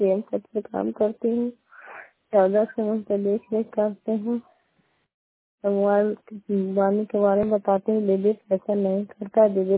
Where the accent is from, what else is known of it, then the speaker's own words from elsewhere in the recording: Bada Gaon, Bihar, India; चिसारा पंचायत से हूँ, बड़ा गाँव की निवासी हूँ, नालंदा जिला का रहने वाला हूँ।